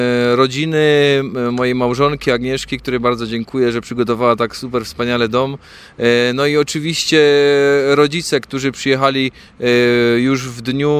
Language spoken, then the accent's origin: Polish; Silesian Voivodeship, Poland; żeby promować śląskość i to, jak się u nas na Śląsku obchodzi święta.